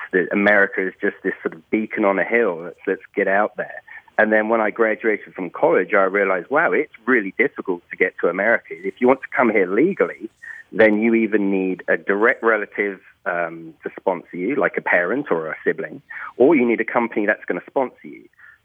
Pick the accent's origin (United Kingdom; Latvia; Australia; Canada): United Kingdom; Portsmouth, South East England; now in United States; I'm an old Englander. So I'm from Hampshire in the UK, or a city called Portsmouth. But I was blessed to have arrived on these shores about 10 years ago. I became a citizen in 2017